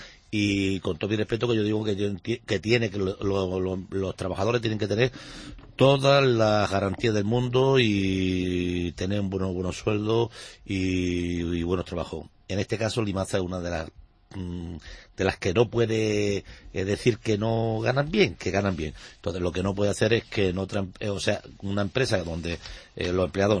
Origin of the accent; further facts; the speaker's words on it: Málaga, Andalusia, Spain; como malagueño